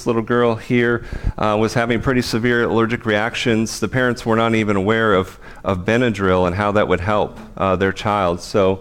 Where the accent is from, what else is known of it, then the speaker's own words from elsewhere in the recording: Pacific Northwest, United States; We are from the Northwest, so we know that we will be able to survive in Mexico.